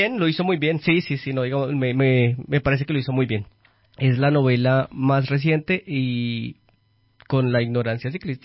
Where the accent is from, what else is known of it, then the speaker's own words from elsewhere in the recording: Colombia; para los que somos colombianos y consumimos radio y televisión en algún momento de la vida